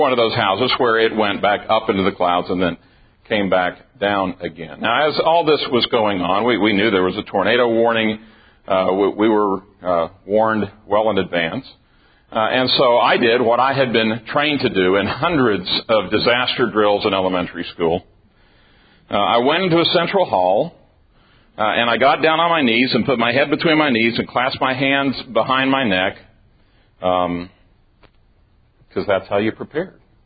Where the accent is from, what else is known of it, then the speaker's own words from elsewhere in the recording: Tulsa, Oklahoma, United States; The reason I'm fascinated with tornadoes is because I grew up in Tulsa, Oklahoma.